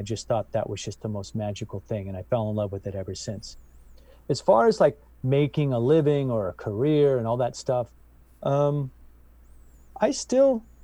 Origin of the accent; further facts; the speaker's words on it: Lake Tahoe, United States; So this is in no way like disparaging towards that experience of growing up in Lake Tahoe.